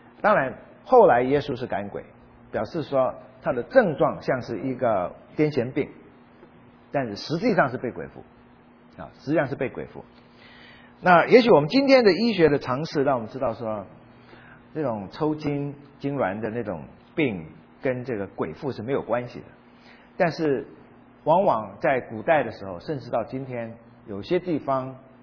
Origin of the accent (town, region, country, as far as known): China